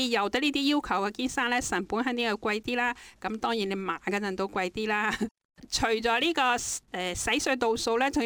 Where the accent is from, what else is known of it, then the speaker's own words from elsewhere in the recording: Hong Kong; 我哋香港人咧最多都系用30度水去洗嘅啫